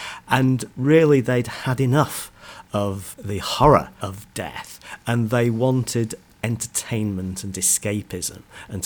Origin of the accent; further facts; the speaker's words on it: North West England, United Kingdom; And what happened was that growing up in Cheshire, there was an American who came to live in a pretty village nearby